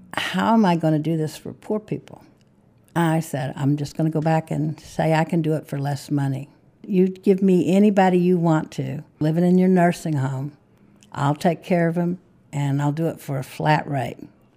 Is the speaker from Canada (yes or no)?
no; War, West Virginia, United States; I was born in War, West Virginia, which is the southernmost city in West Virginia, and I spent my early years there.